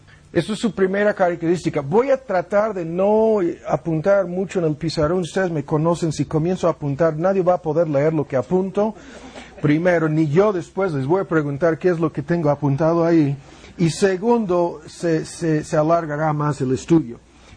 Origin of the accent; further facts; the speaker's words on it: United States; Spanish is a second language; Yo tengo que hablar de gringos, de Gringolandia y de mi cultura, porque eso es lo que soy, soy gringo.